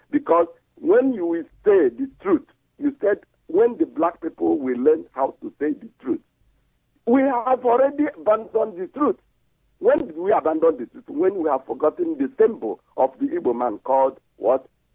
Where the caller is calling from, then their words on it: Manchester, North West England, United Kingdom; I'm calling from Manchester, my director.